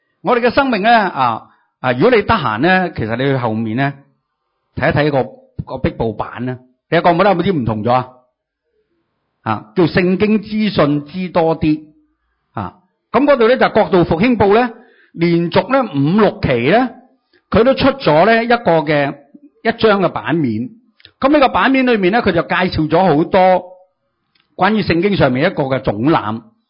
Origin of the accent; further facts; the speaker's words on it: Hong Kong; 就是我们香港人惯了嘛